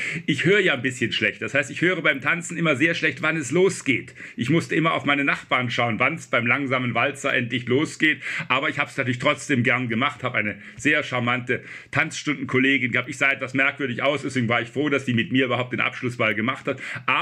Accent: Southern Germany, Germany; Aber ich komme ja auch aus Süddeutschland

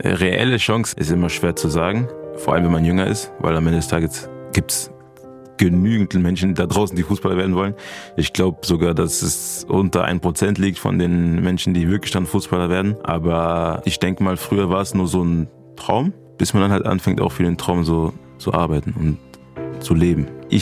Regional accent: Germany; born there; ich bin ja in Deutschland geboren, bin deutscher Staatsbürger

